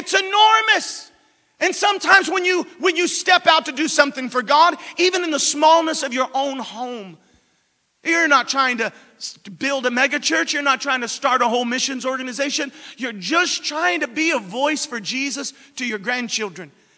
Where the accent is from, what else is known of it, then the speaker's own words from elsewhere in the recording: Florida, United States; also born or lived in Missouri; And, you know, growing up in Florida, I'm used to hurricanes.